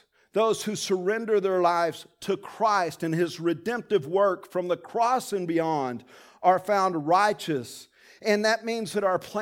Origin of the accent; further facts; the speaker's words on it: Tulia, Texas, United States; I grew up in Tulia, Texas. Most of you know that. Well, not in Tulia. I mean 15 miles east of Tulia.